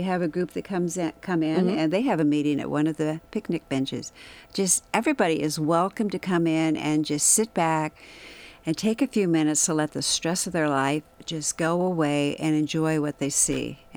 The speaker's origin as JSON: {"language": "English", "region": "Alaska", "country": "United States", "said": "So coming here 15 years ago, I had not really understood preservation because I'm from Alaska."}